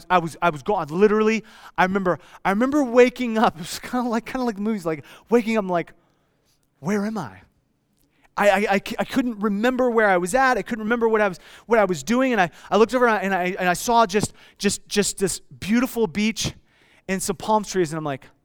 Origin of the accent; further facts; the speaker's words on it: Iowa, United States; I grew up in Iowa. Some of you know that. And as an Iowa boy